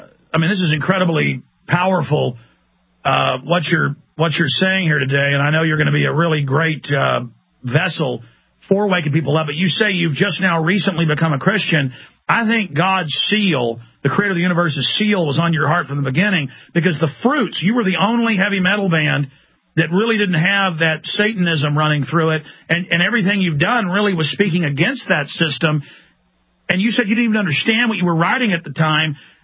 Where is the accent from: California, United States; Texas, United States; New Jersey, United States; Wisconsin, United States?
Texas, United States; Dallas; I grew up in Dallas and saw a lot of occult stuff, and it was like an occult empire.